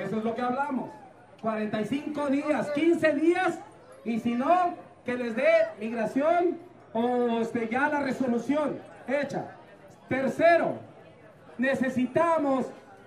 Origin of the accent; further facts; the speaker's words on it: Mexico; yo voy como mexicano y doy mi pasaporte o mi IFE